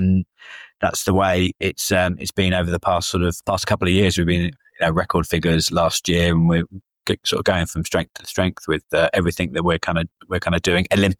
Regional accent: Salisbury, South West England, United Kingdom; moved away as an adult; also born or lived in London; Back in my hometown down in Salisbury in Wiltshire. So then I moved to London and I moved without a job

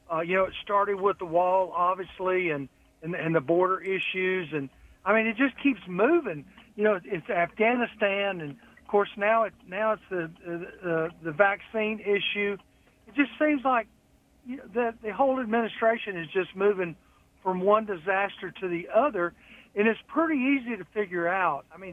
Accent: Alabama, United States; I thought I had growing up in Alabama, but D.C.'s a whole new level of racism.

